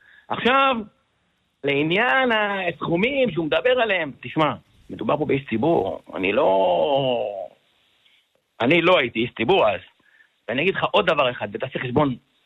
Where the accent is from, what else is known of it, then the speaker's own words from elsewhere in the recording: Tiberias, Northern District, Israel; born there; לא, אנחנו נולדנו בשכונת אחווה בטבריה.